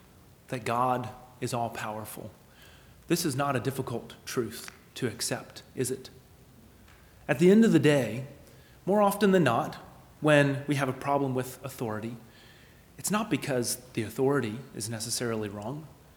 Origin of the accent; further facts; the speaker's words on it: United States; The best we typically do as Americans, and by the way, I love being an American. I delight to be an American.